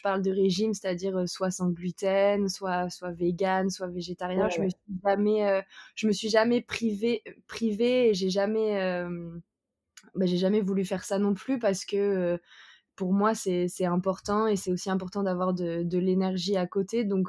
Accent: France; je suis française et je suis professionnelle en surf et mannequin.

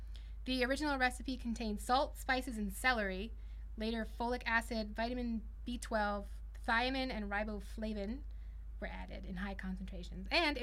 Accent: United Kingdom; Twinnings, of course, because we're British here.

